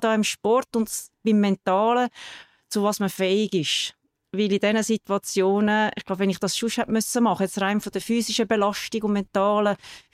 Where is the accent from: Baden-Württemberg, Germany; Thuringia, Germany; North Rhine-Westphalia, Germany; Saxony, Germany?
Saxony, Germany; Also ich bin in Sachsen aufgewachsen, zusammen mit zwei Schwestern.